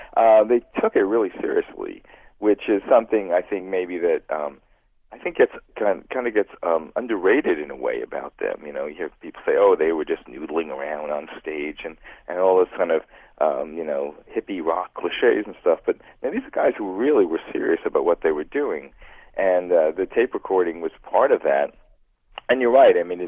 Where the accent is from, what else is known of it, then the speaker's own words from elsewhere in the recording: New Jersey, United States; I remember I was growing up in New Jersey